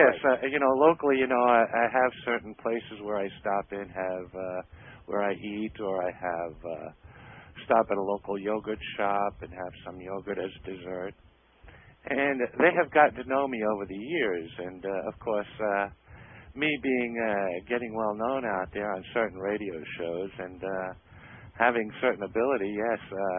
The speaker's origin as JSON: {"language": "English", "town": "Brooklyn", "region": "New York", "country": "United States", "lives_now": "Florida, United States", "said": "Well, you know, I am originally from New York"}